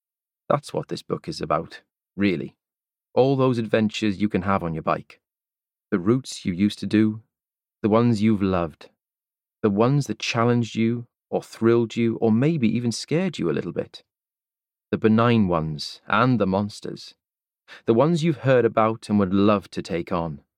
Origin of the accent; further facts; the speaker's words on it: Cardiff, Wales, United Kingdom; That's what it's like when I ride out of my hometown of Cardiff into the lanes of the Vale of Glamorgan.